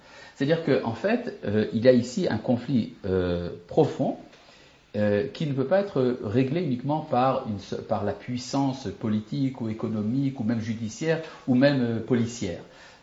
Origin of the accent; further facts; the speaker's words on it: France; depuis mon enfance en France.